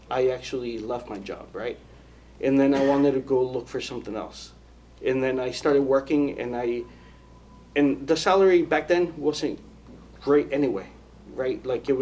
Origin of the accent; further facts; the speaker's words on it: California, United States; moved away as an adult; So when I graduated high school, I moved from California to Norwalk to Port Chester, New York.